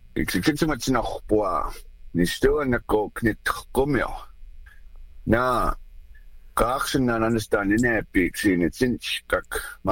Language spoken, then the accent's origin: English; Browning, Montana, United States; You know, I'm from Browning, Montana, and that's the proper way I was taught to introduce myself, where I come from.